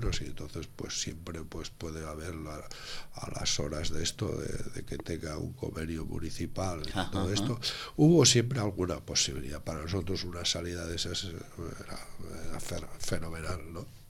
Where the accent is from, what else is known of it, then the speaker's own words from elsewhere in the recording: Sitges, Catalonia, Spain; que también somos de Sitges.